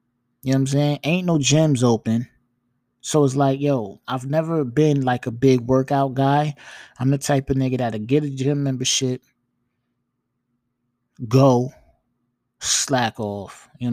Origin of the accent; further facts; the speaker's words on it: New York, United States; I'm a New Yorker that don't wear Tims.